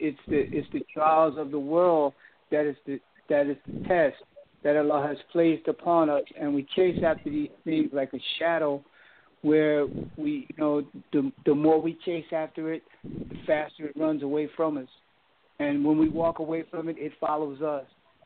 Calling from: High Point, North Carolina, United States; I'm calling from High Point, North Carolina.

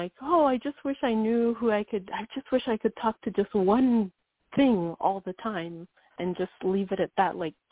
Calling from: Wyoming, United States

